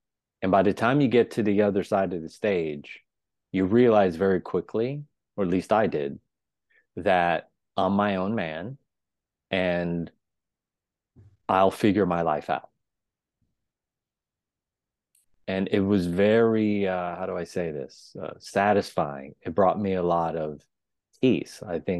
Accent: East Coast, United States; now in Los Angeles, United States; No, I'm from the East Coast. So I love the tradition of the East Coast.

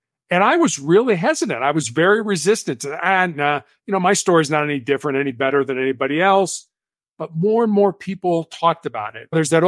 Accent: Chicago, Illinois, United States; I grew up on the South Side of Chicago. I am the oldest of three boys.

